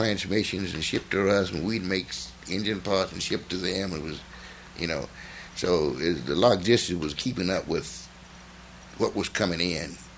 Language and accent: English; Asheville, North Carolina, United States; Now, I'm from Asheville, you know.